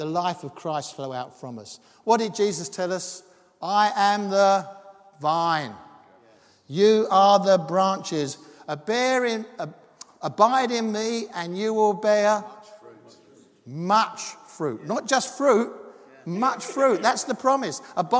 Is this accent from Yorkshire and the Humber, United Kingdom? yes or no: no; South East England, United Kingdom; because we come from Kent. And as you know, Kent is the garden of England.